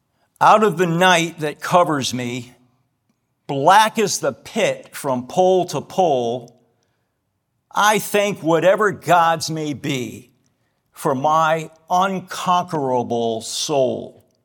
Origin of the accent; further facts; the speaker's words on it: Hartford, Connecticut, United States; So when I was a boy growing up in Hartford, Connecticut, I often accompanied my father to baseball games.